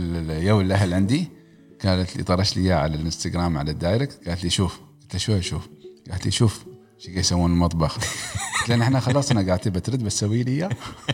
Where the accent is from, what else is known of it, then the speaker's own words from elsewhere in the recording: United Arab Emirates; هو اليوتيوب في السعودية صحيح، لكن عندنا في الإمارات أعتقد الانستغرام هو